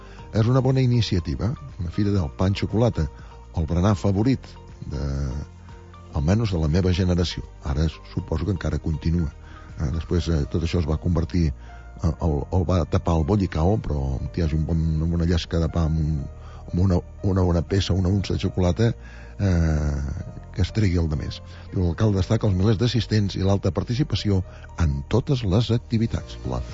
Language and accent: Catalan; Girona, Catalonia, Spain; hi ha a vegades notícies bones que som els gironins